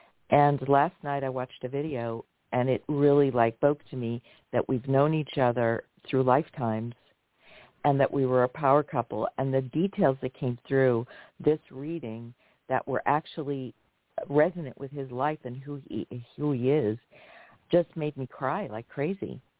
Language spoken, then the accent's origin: English; New York, United States; I'm originally from New York.